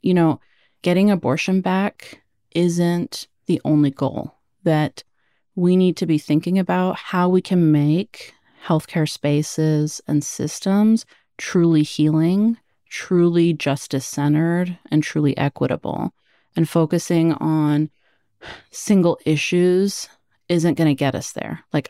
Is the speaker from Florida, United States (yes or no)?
no; Oregon, United States; born there; now in Texas, United States; I was born in Oregon. That's where my parents met, and they experienced racism there too.